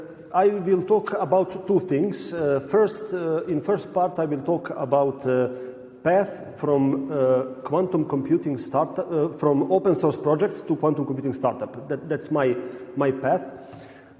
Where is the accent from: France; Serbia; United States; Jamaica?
Serbia; I'm originally from Serbia.